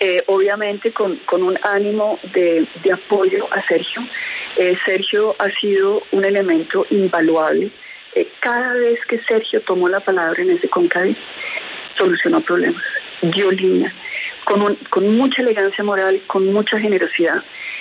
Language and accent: Spanish; Colombia; de que realmente no tengamos la posibilidad de actuar como colombianos